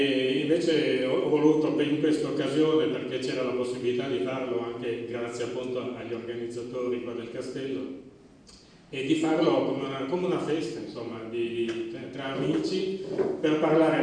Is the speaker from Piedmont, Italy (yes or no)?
yes; Turin, Piedmont, Italy; born there; nato a Torino.